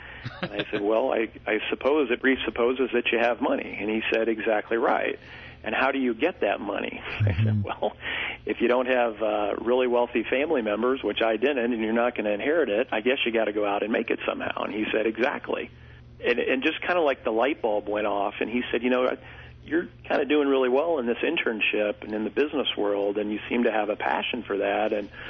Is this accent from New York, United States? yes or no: no; Champaign, Illinois, United States; to have it in my hometown of Champaign is really exciting.